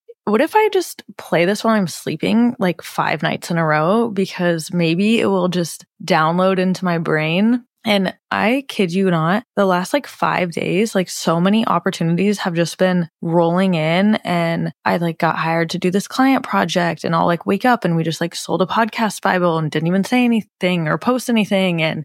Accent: Omaha, Nebraska, United States; Okay, a fellow Midwest gal. We love to see it. I'm from Omaha and Kara's from St. Louis.

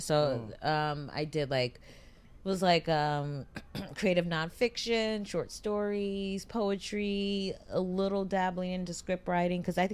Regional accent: Cleveland, Ohio, United States; now in Brooklyn, United States; I'm from Cleveland, Ohio, but I moved out here to Brooklyn.

